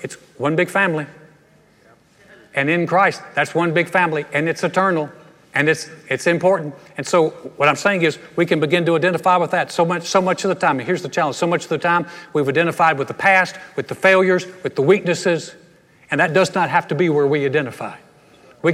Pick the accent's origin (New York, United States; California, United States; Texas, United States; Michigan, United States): Texas, United States; But I don't identify as much with being a Texan.